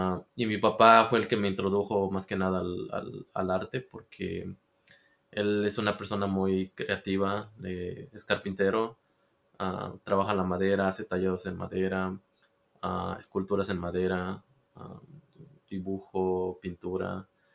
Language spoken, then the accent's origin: Spanish; Oaxaca, Mexico; also born or lived in California, United States; Soy originario de Oaxaca. Bueno, yo me considero que nací, bueno, de Oaxaca, yo me considero que soy de Oaxaca, pero en realidad yo nací en California. Solo que mis padres me llevaron a cuando yo tenía 5 años y pues pasé mi infancia completamente en Oaxaca.